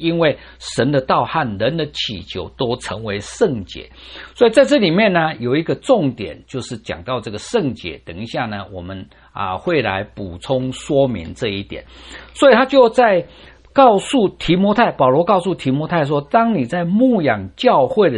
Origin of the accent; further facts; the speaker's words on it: Taiwan; now in United States; 我从台湾过来，台湾的选举啊，都是用一些扭曲的话语在传播